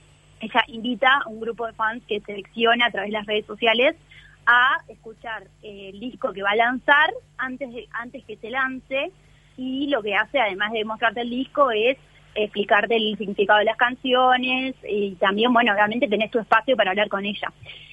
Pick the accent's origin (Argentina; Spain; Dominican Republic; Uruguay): Uruguay; sabía que nunca iba a poder ir porque soy de Uruguay